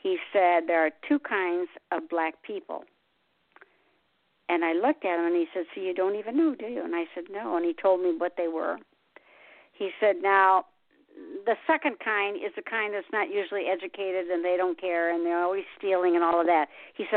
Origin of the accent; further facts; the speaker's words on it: Detroit, Michigan, United States; I was born and raised in Motown, you know, in Detroit.